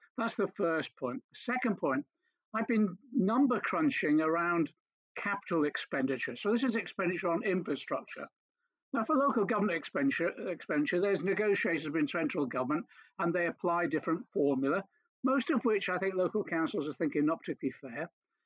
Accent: Liverpool, North West England, United Kingdom; born there; I was born in Liverpool.

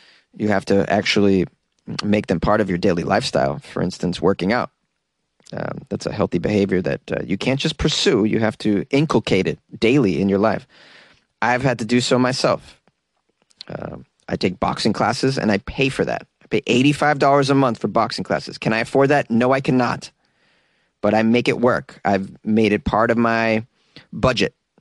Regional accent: Boston, Massachusetts, United States; accent: Boston; Any weird stories out of Boston, I'm on it. Going full force with my accent.

